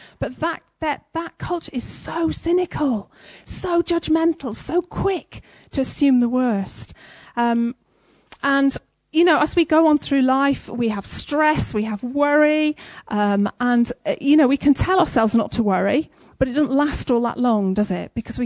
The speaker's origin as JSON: {"language": "English", "region": "England", "country": "United Kingdom", "said": "So I'm English, and we tend to be a bit of a cynical bunch."}